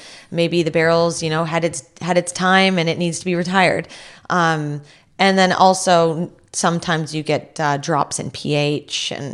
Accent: France; now in Canada; But, when I came from France, wine is embedded in their culture.

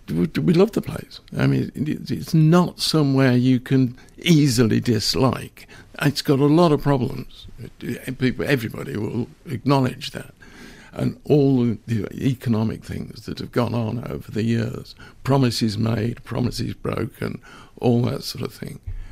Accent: Birmingham, West Midlands, United Kingdom; I went to my hometown, which is Birmingham

